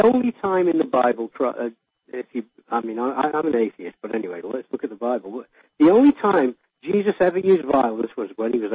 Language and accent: English; England, United Kingdom; now in Canada; I'm born in England. I'm a Brit. I came to Canada. I married a Canadian. I came over here.